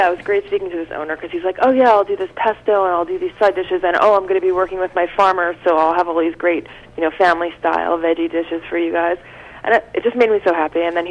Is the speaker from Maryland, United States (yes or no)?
no; Brooklyn, New York, United States; Well, growing up in Brooklyn, you have a lot of West Indian food.